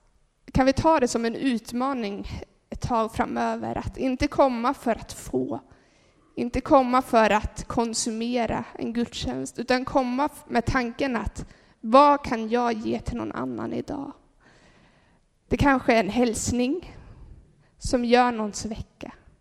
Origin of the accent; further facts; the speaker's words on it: Åtvidaberg, Östergötland, Sweden; När jag växte upp så växte jag upp i en församling i Åtvidaberg